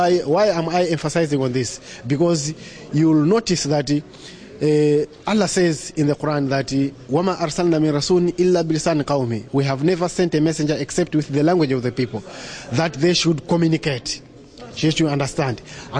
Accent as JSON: {"language": "English", "country": "Malawi", "second_language": "English", "said": "I come from Malawi. Malawi lies in the southern part of Africa."}